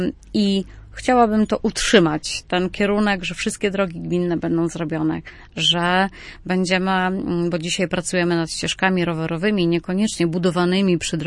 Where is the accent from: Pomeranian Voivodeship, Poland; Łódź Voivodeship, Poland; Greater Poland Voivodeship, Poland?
Pomeranian Voivodeship, Poland; Dębnica Kaszubska; Ja jestem z Dębnicy Kaszubskiej od urodzenia.